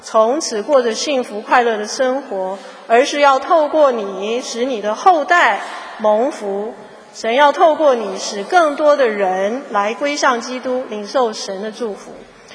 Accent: China; 这个是我们中国人特别的恩典

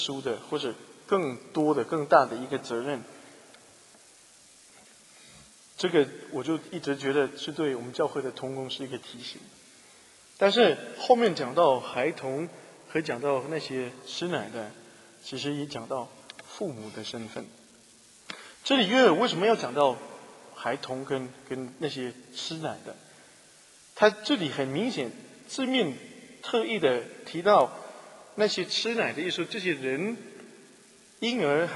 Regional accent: China; 那我们中国人很可以理解，

